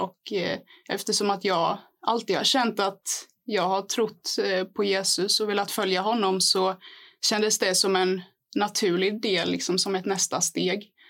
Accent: Värnamo, Jönköping County, Sweden; jag är uppvuxen här i Värnamo, och så länge jag har funnits så har mina föräldrar varit med här i församlingen.

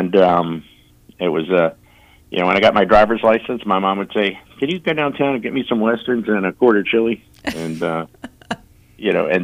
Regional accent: Lynchburg, Virginia, United States; I was born and raised in Lynchburg.

